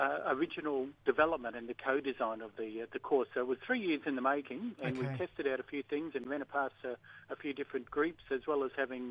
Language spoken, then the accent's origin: English; Queensland, Australia; now in Brisbane, Australia; Yep, so I'm a Gamilaroi man from southwest Queensland. And today I'm speaking from Yuggera country